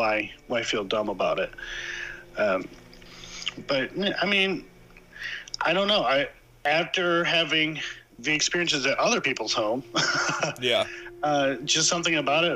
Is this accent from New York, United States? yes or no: no; Michigan, United States; Now, I'm originally from Michigan.